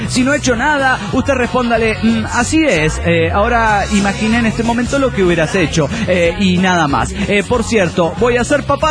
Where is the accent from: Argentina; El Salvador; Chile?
El Salvador; San Salvador; de San Salvador, Salvador.